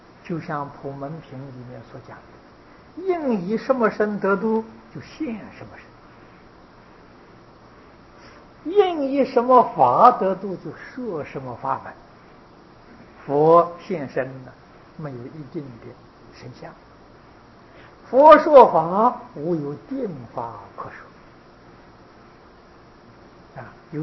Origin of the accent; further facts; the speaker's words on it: China; 这个道彼岸就道家的意思啊，我们中国人叫道家啊